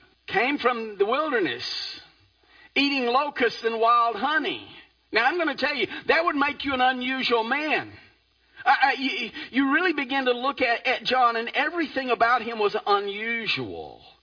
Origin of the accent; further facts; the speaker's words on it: Piedmont, Alabama, United States; I remember as a kid growing up in Piedmont, Alabama, that there was a spot out on the bypass there in Piedmont